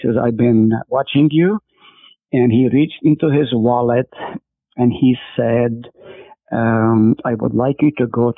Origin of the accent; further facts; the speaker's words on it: Haifa, Haifa District, Israel; also born or lived in Nazareth; So I was born in Nazareth. At 3 years old, my family moved to Haifa